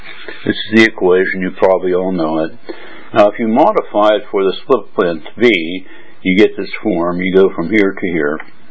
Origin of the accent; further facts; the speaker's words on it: United States; now in Berlin, Germany; I'm an American, and sorry about the hockey game last night, but the U.S. lost to Czechoslovakia. And I live in Berlin and Hong Kong, back and forth.